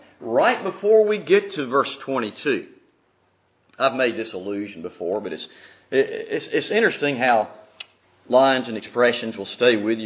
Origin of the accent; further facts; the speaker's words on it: Mississippi, United States; he used to come and hold gospel meetings where I was growing up in Mississippi.